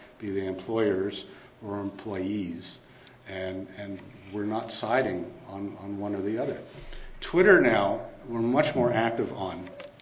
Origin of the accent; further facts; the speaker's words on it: Canada; And yes, because we are Canadian, we do it in two official languages.